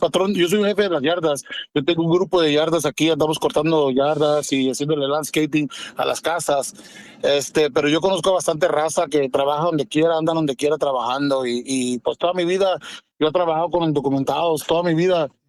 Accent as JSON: {"language": "Spanish", "region": "Florida", "country": "United States", "said": "aquí en Florida, nosotros somos de Florida"}